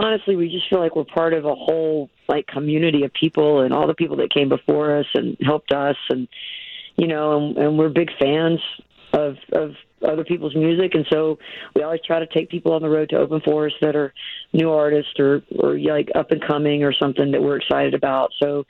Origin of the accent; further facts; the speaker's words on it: the South, United States; I'm from the South, and it's kind of in my bones